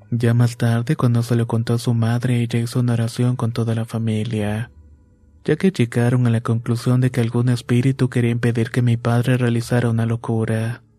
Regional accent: El Carmen de Pijilí, Azuay, Ecuador; Soy de Ecuador y quiero contar una historia que le pasó a mi padre. Vivíamos en una pequeña parroquia rural llamada El Carmen de Pijilí. Esto ubicado en la provincia de Azuay.

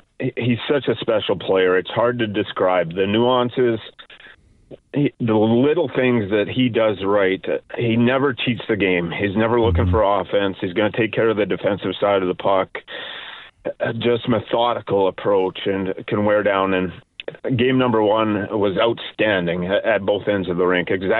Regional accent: Fernie, British Columbia, Canada; And we grew up in Fernie, British Columbia.

